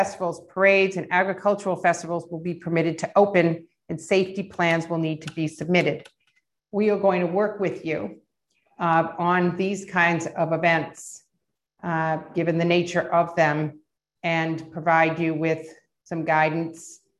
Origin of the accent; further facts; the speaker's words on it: Worcester, Massachusetts, United States; That includes, you know, Fenway Park, Gillette Stadium, TD Garden, and yes, Polar Park in my hometown area of Worcester.